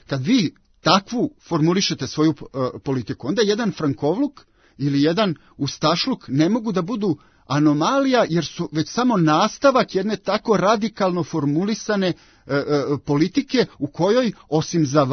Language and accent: Serbian; Vojvodina, Serbia; Ja sećam se dobro 90. godina i dolazim iz Vojvodine i dobro su mi poznati ti događaji.